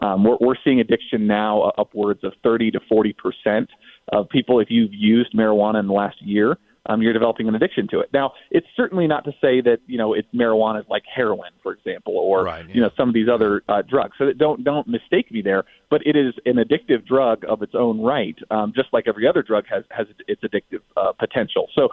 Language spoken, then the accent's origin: English; Colorado, United States; They're setting up all of their pot shops in my home state of Colorado, in the city of Denver